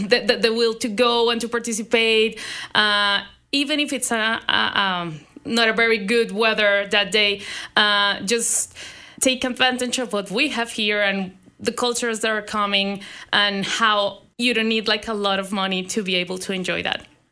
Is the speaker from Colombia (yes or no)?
yes; Colombia; I'm a newcomer myself, so I guess whenever something comes from my country, I'm from Colombia